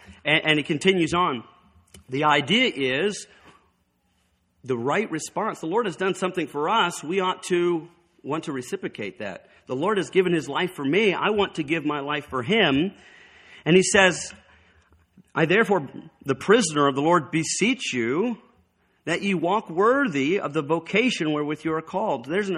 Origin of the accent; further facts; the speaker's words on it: North Carolina, United States; The church I grew up in North Carolina, the first church that I was in, Tabernacle